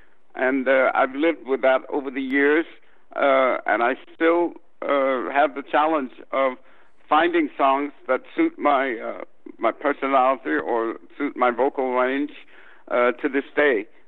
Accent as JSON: {"language": "English", "town": "San Francisco", "region": "California", "country": "United States", "tie": "born or raised there", "also_born_or_lived": "Texas", "said": "Well, you know, I was raised in San Francisco. I was born in Texas. My dad took the family to San Francisco when I was about 4 or 5 years old."}